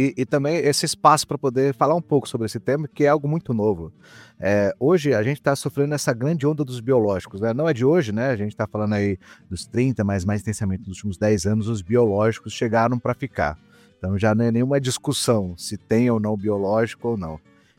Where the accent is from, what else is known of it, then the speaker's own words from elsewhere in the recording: Dourados, Mato Grosso do Sul, Brazil; eu sou lá do Mato Grosso do Sul, Dourados